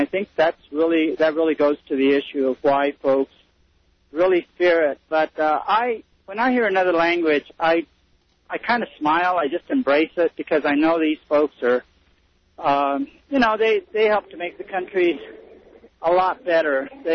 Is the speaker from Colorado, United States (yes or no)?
yes; Fort Garland, Colorado, United States; Fort Garland, the Sunlit Valley.